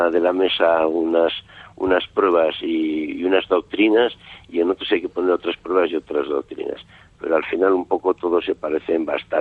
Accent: Pamplona, Navarre, Spain; Yo soy de Navarra, he vivido toda mi vida en Navarra, soy de Pamplona

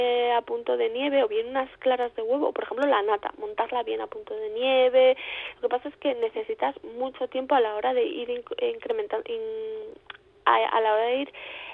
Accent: San Sebastián, Basque Country, Spain; Por ejemplo, yo soy de Donosti

